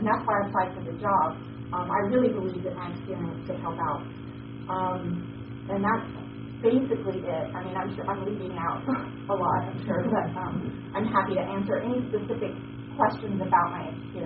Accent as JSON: {"language": "English", "region": "the South", "country": "United States", "tie": "born or raised there", "moved": "as an adult", "said": "I'm from the South. I've lived there my entire life. We moved here in May. So I'm new to the area"}